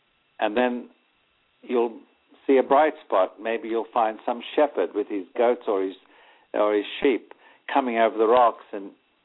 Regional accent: Australia; as a young boy, when I was raised in Australia

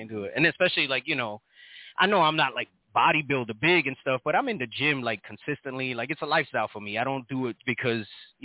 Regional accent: New York City, New York, United States; I'm from New York.

